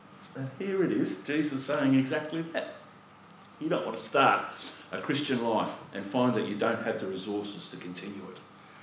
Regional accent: Brisbane, Queensland, Australia; Okay, now I grew up in Brisbane. Yay. For years and years and years and years and years, near the valley, which is the central business district of Brisbane

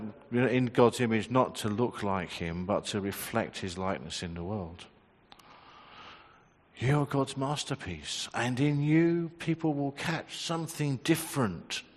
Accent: England, United Kingdom; I'm English. We don't do that.

